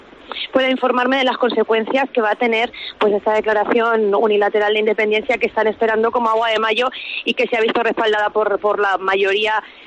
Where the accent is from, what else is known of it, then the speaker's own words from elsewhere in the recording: Extremadura, Spain; now in Catalonia, Spain; somos españoles y que residimos en Cataluña, y que yo me siento prácticamente ya, el otro día echaba cuentas y llevaba tantos años fuera como había vivido en Extremadura, ¿no? Me siento tan de aquí como de allí